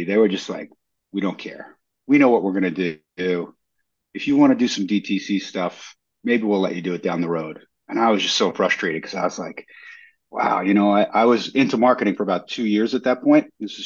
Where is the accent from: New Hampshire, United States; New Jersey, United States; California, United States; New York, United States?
New York, United States; moved away as an adult; now in St. Augustine, United States; So, I live in St. Augustine, Florida. I've been here for about a year, and I'm from New York originally.